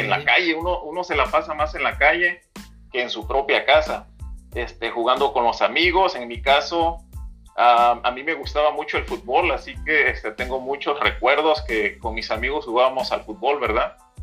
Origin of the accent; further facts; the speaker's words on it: Cacalutla, Guerrero, Mexico; Ah, pónganle Cacalutla, ¿no? Y ese es el nombre de mi pueblo. Es un pueblo que tiene 3,000 habitantes. No es muy grande.